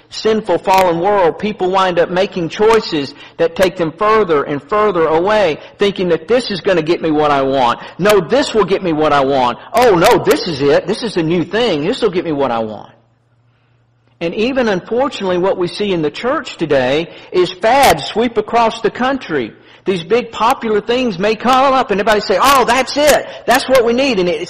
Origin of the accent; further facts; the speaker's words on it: the South, United States; I mean, you know, I'm down from the South. We don't have all them big words.